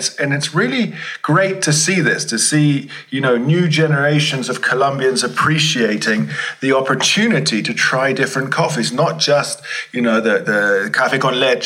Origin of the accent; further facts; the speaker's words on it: London, United Kingdom; I'm from London. I mean, London feels like Australia whenever there's a sporting event on